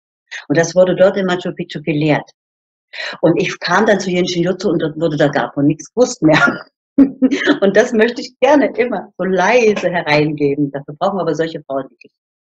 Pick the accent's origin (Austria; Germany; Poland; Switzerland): Germany; East Germany; ich musste nicht darum kämpfen, ich bin aus der DDR.